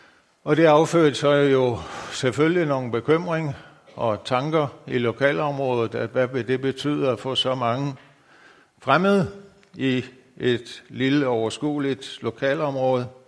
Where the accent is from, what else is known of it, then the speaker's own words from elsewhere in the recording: Græsted, Capital Region of Denmark, Denmark; jeg er vokset op på Nordsjælland i Græsted og har trådt min barnesko der. En ud af 6 søskende, nummer 4 i rækken